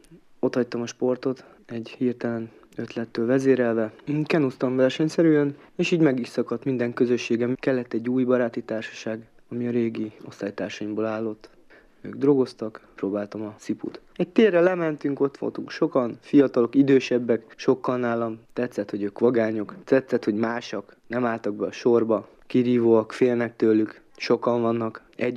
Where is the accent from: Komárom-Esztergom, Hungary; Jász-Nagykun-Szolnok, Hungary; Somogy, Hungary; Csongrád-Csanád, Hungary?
Csongrád-Csanád, Hungary; Szeged; born there; Szegeden születtem, 14 éves korom óta vagyok szenvedélybeteg, 25 éves leszek most.